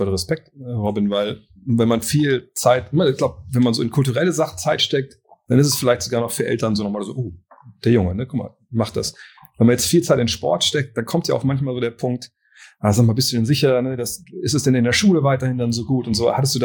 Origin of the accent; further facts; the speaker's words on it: Wolfsburg, Lower Saxony, Germany; Ich komme aus Wolfsburg und ja.